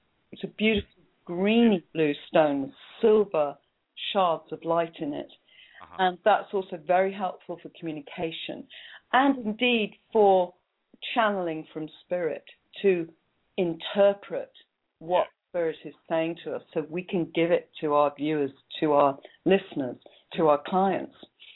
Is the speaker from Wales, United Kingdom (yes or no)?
yes; Cardiff, Wales, United Kingdom; Oh, well, I'm from Cardiff. That's where I'm from.